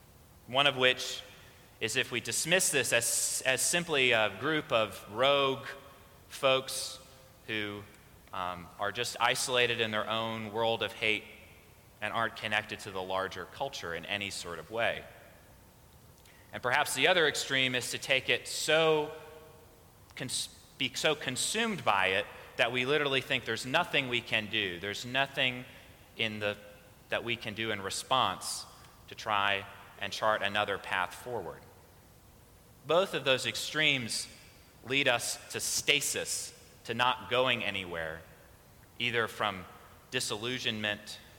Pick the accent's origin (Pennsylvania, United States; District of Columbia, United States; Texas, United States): District of Columbia, United States; Washington; So Charlottesville, Virginia is only about 100 miles from where I grew up in Washington, D.C.